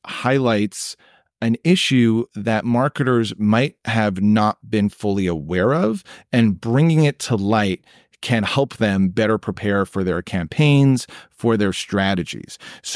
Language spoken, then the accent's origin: English; Canada; even though I am a Canadian.